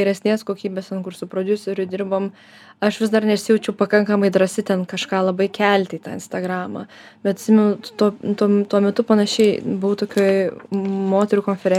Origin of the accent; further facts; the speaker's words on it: Panevėžys, Panevėžys County, Lithuania; also born or lived in Kaunas / Vilnius; aš iš Panevėžio krausčiausi į Kauną gyventi konservatorijoje, mokiausi ten irgi